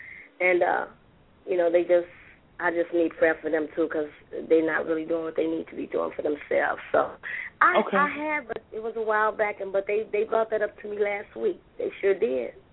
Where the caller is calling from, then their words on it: Chicago, Illinois, United States; I'm calling from Chicago.